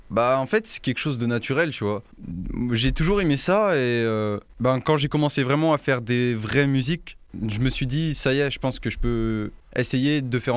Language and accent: French; Ambérieu-en-Bugey, Auvergne-Rhône-Alpes, France; j'ai 17 ans, je suis originaire d'Amberieu